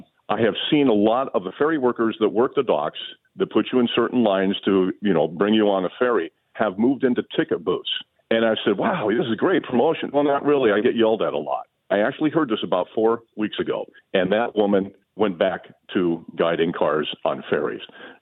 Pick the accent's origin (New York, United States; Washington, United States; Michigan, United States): Washington, United States; Seattle; I once heard, born and raised in Seattle, average was 4 trips a year on a ferry for the average person.